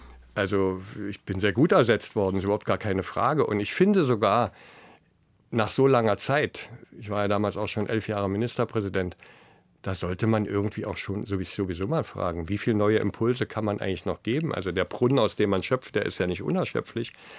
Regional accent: Potsdam, Brandenburg, Germany; also meine alte Heimatstadt Potsdam, aber ich bin auch gerne da oben im Norden.

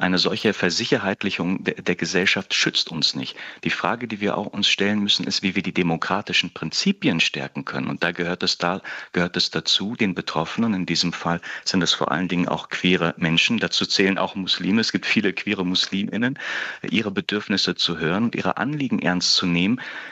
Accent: Hesse, Germany; born there; now in Berlin, Germany; Ich bin gebürtiger Hesse und lebe seit mehreren Jahren in Berlin, habe hier studiert

